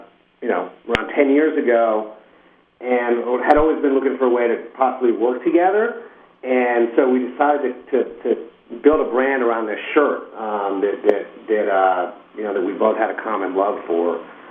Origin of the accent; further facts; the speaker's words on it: New York City, New York, United States; And so we grew up together in New York City and went to boarding school and grew up in this sort of polo shirt wearing environment.